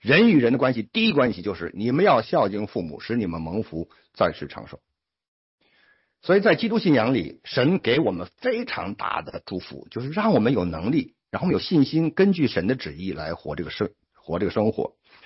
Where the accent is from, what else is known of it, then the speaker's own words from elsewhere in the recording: China; 我们从中国来啊，跟父母已经分开很万里之遥，万里之遥。